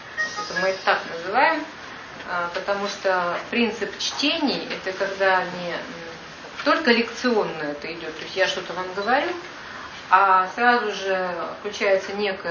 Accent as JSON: {"language": "Russian", "region": "Moscow Oblast", "country": "Russia", "said": "Приехала я из Подмосковья."}